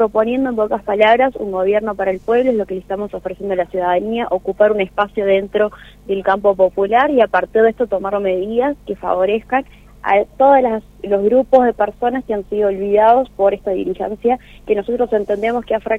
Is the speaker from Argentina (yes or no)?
yes; Santiago del Estero, Argentina; accent: santiagueño; Sí, soy santiagueña. Vengo de la provincia de Santiago del Estero